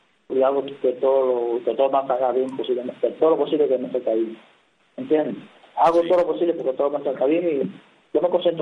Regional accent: Cuba; ya yo vine de Cuba

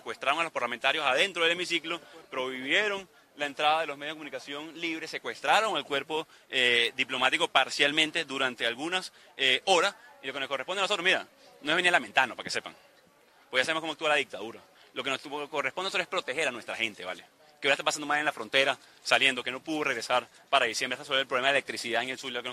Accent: Venezuela; porque nosotros los respetamos como venezolanos.

